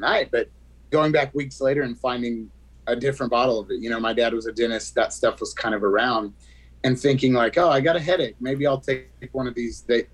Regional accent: Texas, United States; I grew up in West Texas. Football was everything.

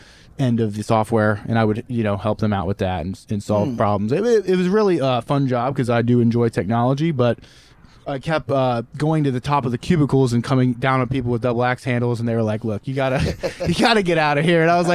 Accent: Cincinnati, Ohio, United States; I was like, no, he's from Cincinnati and that's where we're from.

